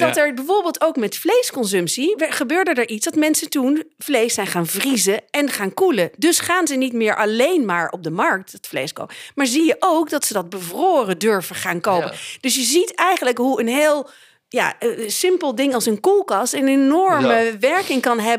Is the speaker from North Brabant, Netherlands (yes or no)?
yes; North Brabant, Netherlands; ik kom natuurlijk uit Brabant